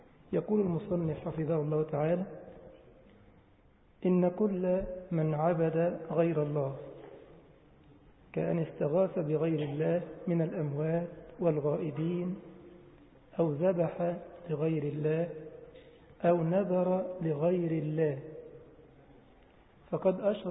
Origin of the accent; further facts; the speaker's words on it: Egypt; ليها قبر عندنا في مصر وضريح ومزار